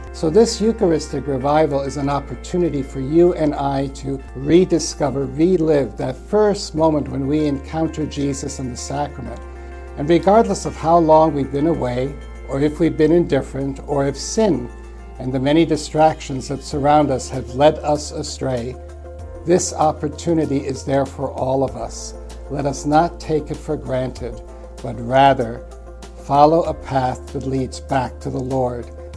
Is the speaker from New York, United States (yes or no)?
yes; New York, United States; Now, I grew up in New York, in Manhattan, at the National Shrine of St. Anne on 12th Street between 4th and 3rd Avenue.